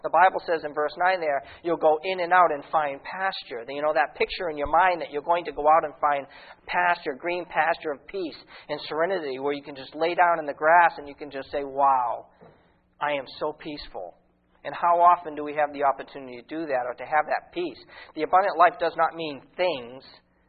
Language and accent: English; Hudson, United States; Now, I grew up here in the States. I grew up right over here in Hudson.